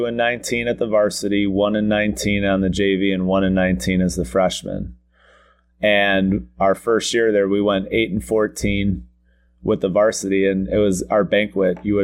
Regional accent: North Royalton, Ohio, United States; growing up in North Royalton, I always joke with people that I really was never west of Pearl Road.

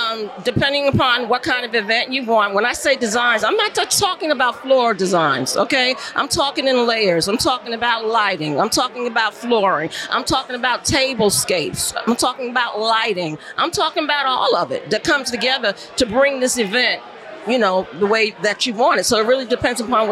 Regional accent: New York, United States; now in Charlotte, United States; Yeah, I'm from New York, though.

